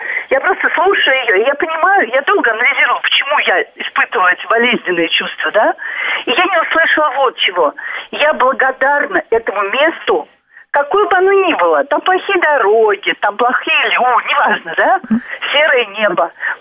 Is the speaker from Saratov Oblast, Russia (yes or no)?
yes; Saratov, Saratov Oblast, Russia; я из Саратова.